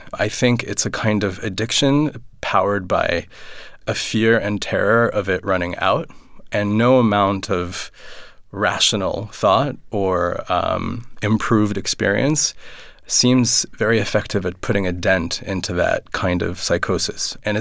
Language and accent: English; Minsk, Belarus; We're from Minsk. It was one of the first places invaded by the Nazis in June 1941, and food disappeared.